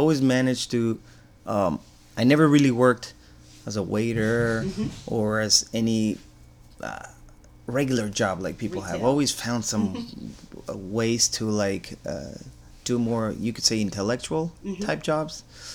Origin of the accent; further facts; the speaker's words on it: Argentina; now in United States; Originally, I'm from Argentina.